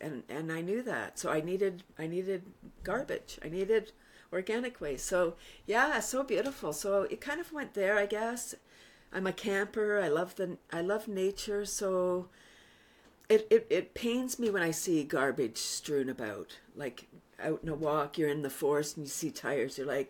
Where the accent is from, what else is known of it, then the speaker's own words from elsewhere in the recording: Toronto, Ontario, Canada; now in Bradford, Canada; I'm from Toronto, but I moved up to Bradford in 93 and bought a house.